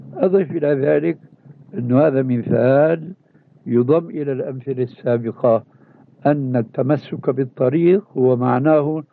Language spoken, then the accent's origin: Arabic; Syria; والمدفون هناك عندنا في سوريا